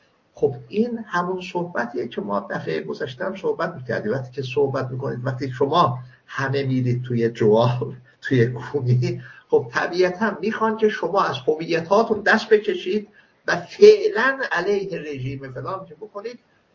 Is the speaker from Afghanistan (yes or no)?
no; Iran; first language Azerbaijani; Persian is a second language; مثلا من که خودم جستش ترک هستم، آذری هستم بهتره بگم، که مثلا خوب نمیتونستیم فارسی حرف بزنیم